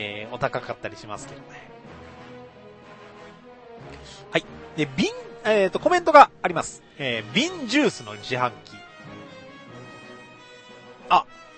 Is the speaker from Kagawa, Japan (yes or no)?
yes; Kagawa, Japan; now in Osaka, Japan; 私、現在は大阪在住でございます。実家が香川県でございます。で、実家の、香川、うちの実家はうどん屋です。